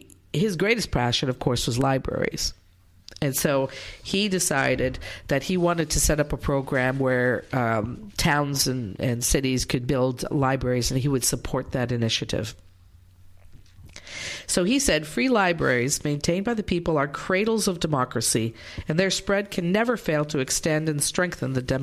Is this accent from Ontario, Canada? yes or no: yes; London, Ontario, Canada; now in Greene County, United States; one of my fondest memories of growing up in London, Ontario, Canada.